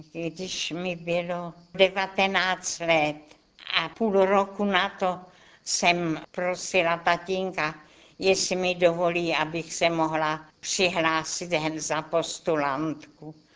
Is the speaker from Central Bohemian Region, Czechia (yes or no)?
yes; Třebsko, Central Bohemian Region, Czechia; Z dětství si pamatuju ve Třebsku, okres Příbram.